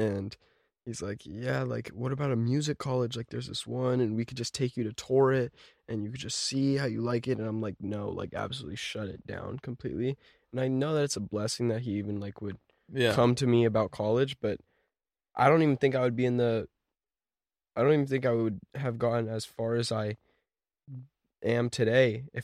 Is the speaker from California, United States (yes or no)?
yes; Los Angeles, California, United States; In LA, but all over.